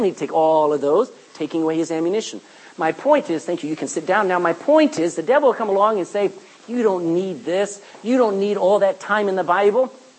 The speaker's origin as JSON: {"language": "English", "region": "Texas", "country": "United States", "said": "I don't want to read this. I don't talk like this. I'm a Texan."}